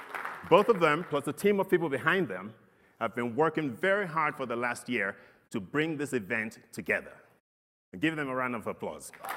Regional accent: Nigeria; Well, you're asking me, I'm from Nigeria, but it doesn't mean that's the country we need to go to, first of all.

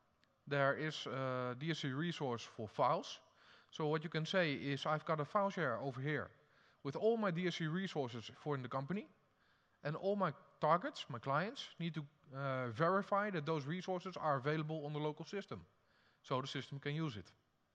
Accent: Netherlands; I'm from the Netherlands.

